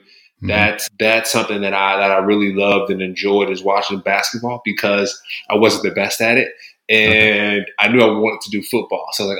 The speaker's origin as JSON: {"language": "English", "town": "Long Beach", "region": "California", "country": "United States", "tie": "born or raised there", "also_born_or_lived": "Atlanta, United States", "said": "Yeah, so I grew up in California, so Long Beach, California."}